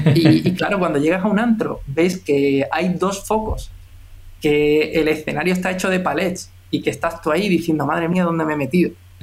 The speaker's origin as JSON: {"language": "Spanish", "town": "Jerez de la Frontera", "region": "Andalusia", "country": "Spain", "said": "Bueno, pues yo soy de Jerez y siempre he estado un poco rodeado por la fotografía."}